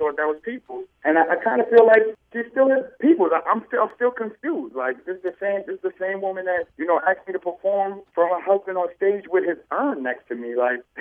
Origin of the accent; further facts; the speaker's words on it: Brooklyn, New York, United States; I'm from Brooklyn. I don't have to check in with anyone about anything.